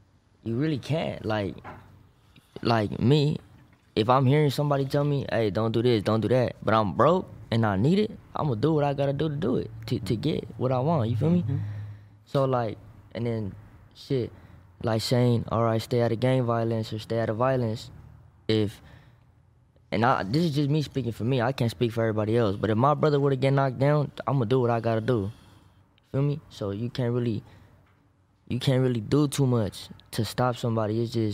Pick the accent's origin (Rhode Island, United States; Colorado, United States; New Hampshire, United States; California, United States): California, United States; Maywood; Shit, I'm from Parkside, Maywood, Huntington Park. You know, we right there. Nobody really knows, like, oh, Maywood, where's that? So South Central.